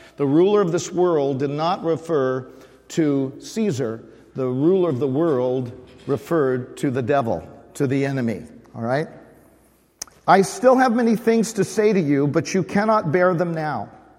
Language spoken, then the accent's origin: English; California, United States; I was raised in Central California, so I can say this.